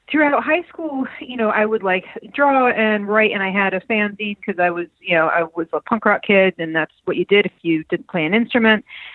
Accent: Manchester, Connecticut, United States; I grew up 2 towns outside of Hartford, Connecticut, a place called Manchester.

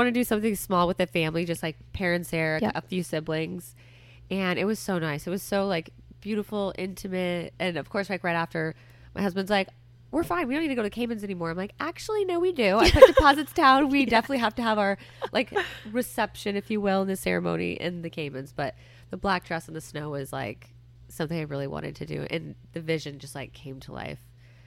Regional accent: Alaska, United States; like I loved growing up in Alaska

